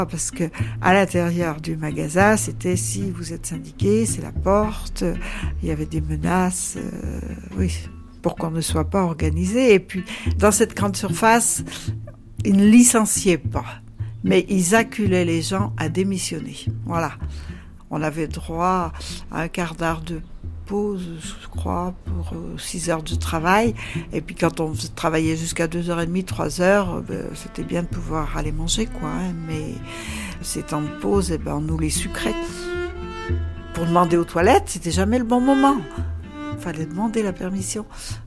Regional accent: Dompierre-sur-Veyle, Auvergne-Rhône-Alpes, France; born there; Je suis née en 38 à Dompierre-sur-Velle, un petit village près de Bourg-en-Bresse.

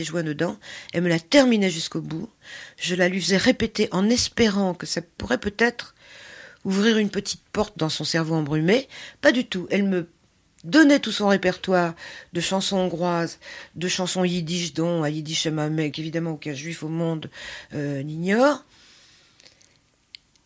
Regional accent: Paris, Île-de-France, France; born there; c'est pas ma langue, je suis née à Paris, mais c'est vrai que quand j'étais petite, mes parents parlaient hongrois entre eux, et donc je comprends pratiquement tout.

